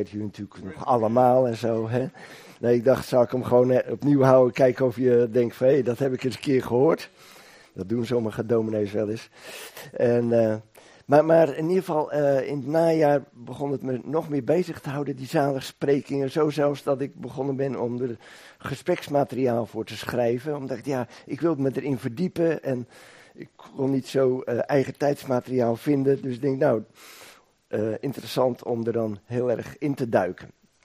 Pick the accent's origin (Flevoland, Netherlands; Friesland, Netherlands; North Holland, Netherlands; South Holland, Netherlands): Flevoland, Netherlands; Almere; hier in de hoek van Holland en omgeving, of in Almere waar ik vandaan kom